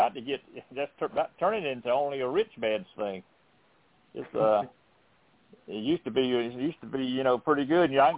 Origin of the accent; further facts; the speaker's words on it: Florida, United States; also born or lived in South Alabama; He was when I was born in South Alabama, he was my mother just had been married too long, and he was a tenant farmer, farming on halves for some farm up there. And I think I was 15 months old when we finally moved to North Florida.